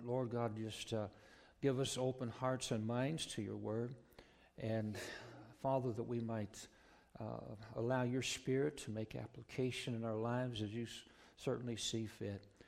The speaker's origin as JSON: {"language": "English", "town": "Council Bluffs", "region": "Iowa", "country": "United States", "tie": "born or raised there", "said": "As most of you know, Council Bluffs is my hometown."}